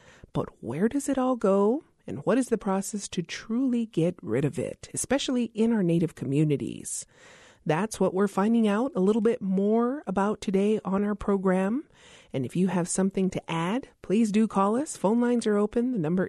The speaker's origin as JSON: {"language": "English", "town": "Mislata Pueblo", "region": "New Mexico", "country": "United States", "said": "from Mislata Pueblo"}